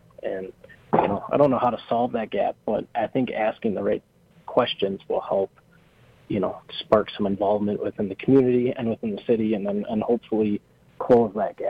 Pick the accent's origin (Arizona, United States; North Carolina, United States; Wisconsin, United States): Wisconsin, United States; Wisconsin Rapids; We grew up in, I'm a born and raised Wisconsin Rapids native.